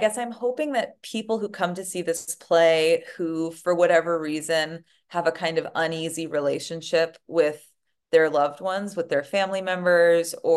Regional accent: New York City, New York, United States; Well, I grew up experiencing a lot of musical theater. I'm from New York City. My family went to the theater a lot, and I saw a lot of musicals as a kid.

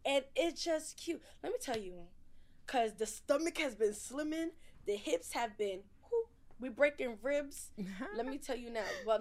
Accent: Nigeria; I know my best friend is Haitian, so, and I'm Nigerian.

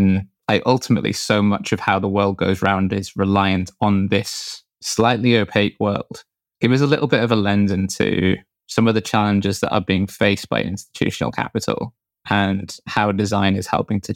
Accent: United Kingdom; as a Brit growing up

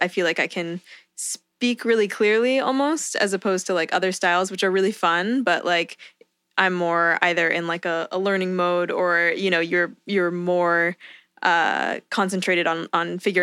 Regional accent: Palo Alto, California, United States; I'm from Palo Alto, California.

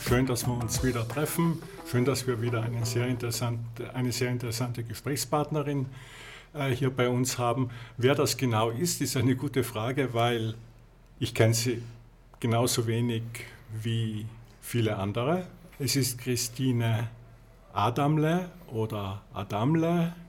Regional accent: Trentino-Alto Adige, Italy; Ja, aus dem wunderschönen Südtirol und Berge, Meer.

